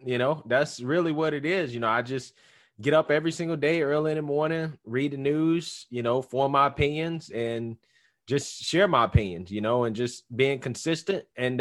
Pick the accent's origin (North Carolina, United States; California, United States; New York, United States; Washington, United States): North Carolina, United States; So growing up, again, I'm from the South, from North Carolina, rural North Carolina, one stoplight town, you know, the Bible Belt, right? So I grew up going to church, right?